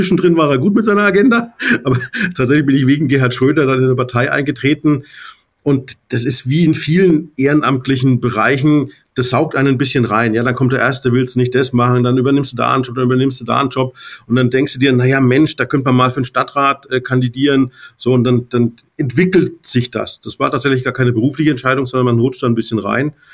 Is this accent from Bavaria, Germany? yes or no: yes; Schweinfurt, Bavaria, Germany; Ja, also ich stamme aus Unterfranken. Bin auch überzeugter Bayer und Franke.